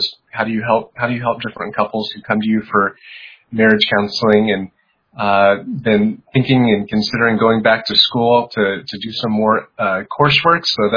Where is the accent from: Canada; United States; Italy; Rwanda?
United States; Cleveland, Ohio; I'm from Cleveland, Ohio.